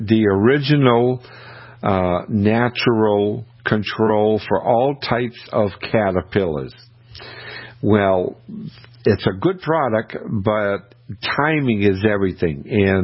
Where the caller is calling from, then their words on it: Kennebunk, Maine, United States; From my house in Maine. I live in Kennebunk.